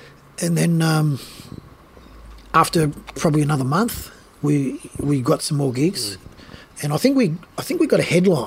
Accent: Seven Hills, New South Wales, Australia; born there; which I was born in Seven Hills.

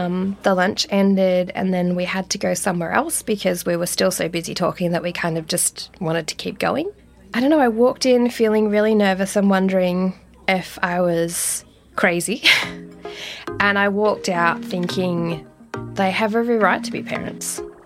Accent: Victoria, Australia; I'm from Victoria, I'm a single parent

